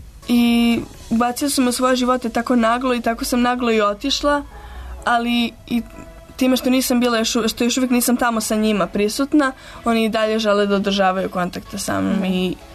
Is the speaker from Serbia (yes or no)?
yes; Belgrade, Serbia; kako ću ja živati u Beogradu kao jedna Beograđanka u kojoj sam, u gradu u kojem sam odrasla.